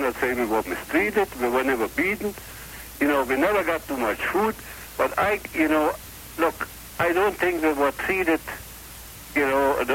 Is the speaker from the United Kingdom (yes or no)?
no; Czechia; English is a second language; moved away; I come from Czechoslovakia. I'm a Sudeten German, okay?